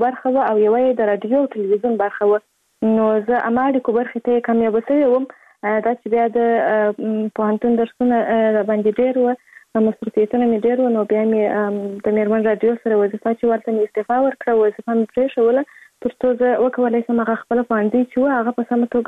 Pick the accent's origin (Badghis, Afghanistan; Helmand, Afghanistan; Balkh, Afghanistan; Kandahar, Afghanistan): Kandahar, Afghanistan; born there; زه په کندهار ولایت کې زیږیدلی یم او اوس فعلا هم په کندهار ولایت کې اوسېږم.